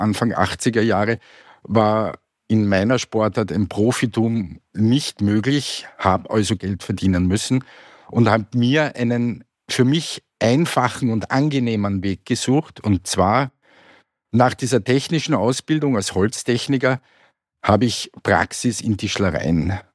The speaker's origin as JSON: {"language": "German", "region": "Vienna", "country": "Austria", "tie": "born there", "said": "gestartet hat meine Selbstständigkeit am 20.02.1964 mit meiner Geburt in Wien"}